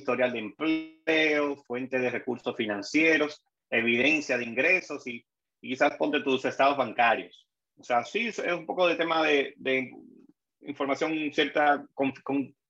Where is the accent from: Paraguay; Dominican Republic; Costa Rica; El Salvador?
Dominican Republic; now in United States; uno siendo aquí dominicano, no ciudadano, no tuviera este número de identificación.